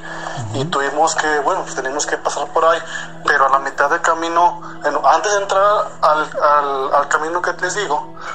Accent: Zacatecas, Mexico; Yo soy de acá de Zacatecas.

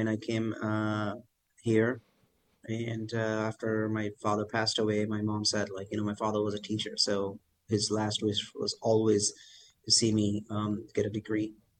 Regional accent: Kolkata, West Bengal, India; So I grew up in an eastern city. So India has four metro cities. And I grew up in Calcutta.

